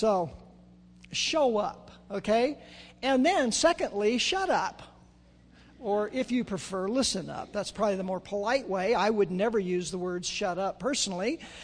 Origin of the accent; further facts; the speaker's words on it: Chico, California, United States; I was raised in the Catholic Church in Chico, and I really didn't know there were other churches in Chico besides the Catholic Church.